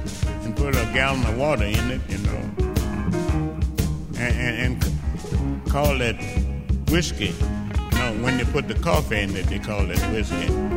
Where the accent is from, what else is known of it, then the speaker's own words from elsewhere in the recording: New Orleans, Louisiana, United States; Ah, we're going right back in my hometown. New Orleans, where this bell house business started.